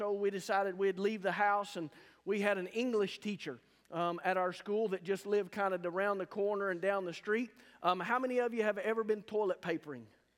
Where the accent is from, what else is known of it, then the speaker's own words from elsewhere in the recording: Altus, Oklahoma, United States; I think back over my days growing up in Altus and things that we used to do sometimes out of fun, sometimes out of orneriness.